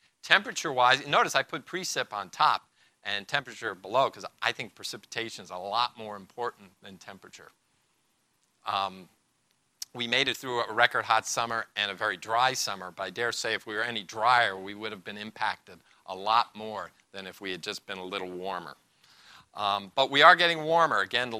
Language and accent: English; New Jersey, United States; And in Jersey, it's a wonderful state, my home state